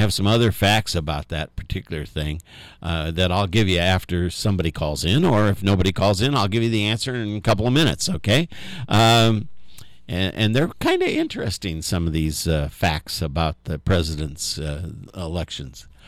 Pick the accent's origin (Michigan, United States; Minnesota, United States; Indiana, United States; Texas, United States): Indiana, United States; also born or lived in Ohio; I was from Indiana before I was from Ohio, and Indiana is one of those states.